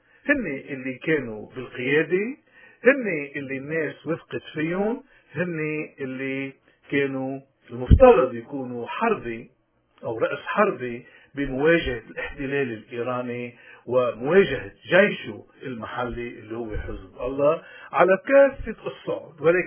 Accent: Lebanon; ولكن نحن كمسيحية وتحديدا كموارني وبالأجمل كلبنانيين

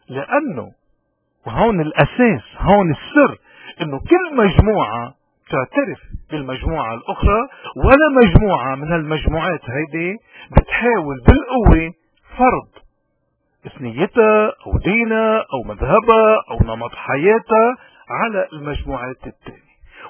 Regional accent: Lebanon; أكيد نحن كلبنانيين إن كنا بلبنان أو ببلاد الاغتراب ما فينا نقول إنه فينا نعيش لوحدنا

